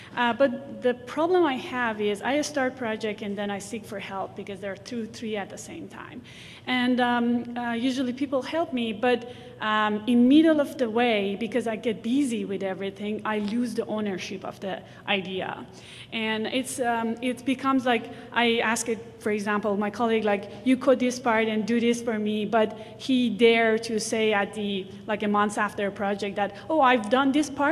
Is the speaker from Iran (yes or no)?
yes; Iran; I grew up in Iran